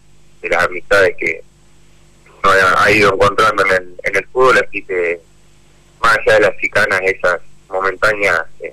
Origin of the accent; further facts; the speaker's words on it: Carlos Tejedor, Buenos Aires Province, Argentina; soy acá de Tejedor